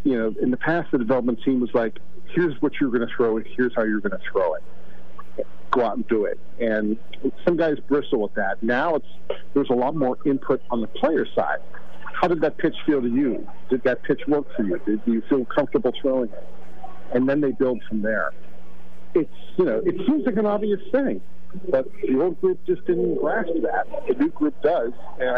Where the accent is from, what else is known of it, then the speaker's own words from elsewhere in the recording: Pittsburgh, Pennsylvania, United States; I grew up a Pirates fan. I grew up on the north side of Pittsburgh, as you probably can tell from my accent.